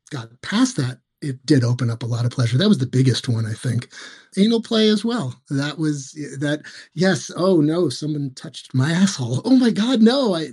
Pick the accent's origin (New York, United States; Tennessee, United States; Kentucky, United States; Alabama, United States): New York, United States; New York City; So I was very lucky growing up in New York City, and we had sex education.